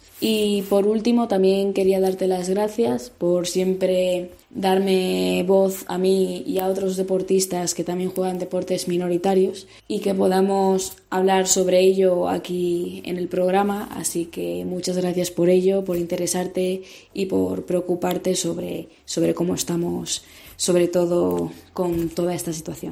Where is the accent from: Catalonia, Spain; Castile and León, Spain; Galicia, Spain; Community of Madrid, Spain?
Castile and León, Spain; Palencia; yo soy de Palencia y estoy estudiando en León